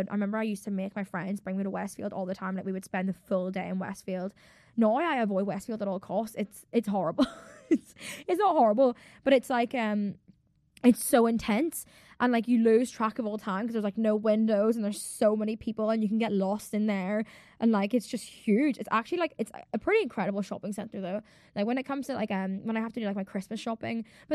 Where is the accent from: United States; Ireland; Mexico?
Ireland; now in London, United Kingdom; because I'm from Ireland.